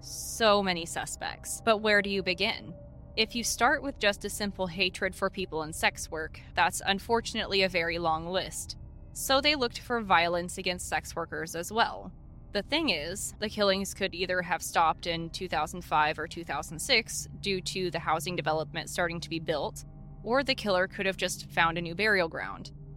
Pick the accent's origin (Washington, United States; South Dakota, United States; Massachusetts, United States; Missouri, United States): Missouri, United States; Joplin; I literally had to mention him because we are from Joplin, and if this isn't the most Joplin thing I've ever mentioned, I don't know what is.